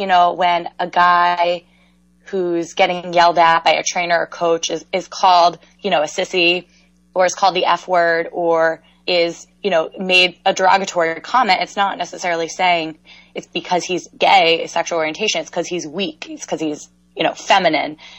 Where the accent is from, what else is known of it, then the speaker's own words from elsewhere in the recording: Pennsylvania, United States; So I'm from Pennsylvania, okay. Pennsylvania native, Philly suburbs. It's called Bucks County.